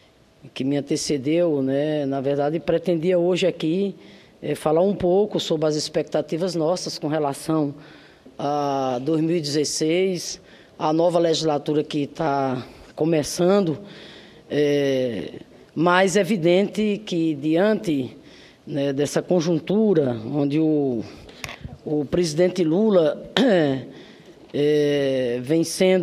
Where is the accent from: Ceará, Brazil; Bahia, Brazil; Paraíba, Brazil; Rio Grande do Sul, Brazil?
Paraíba, Brazil; also born or lived in Rio Grande do Norte; E faço isso como paraibana de origem que sou, como norte-riograndense que sou, como nordestina que sou.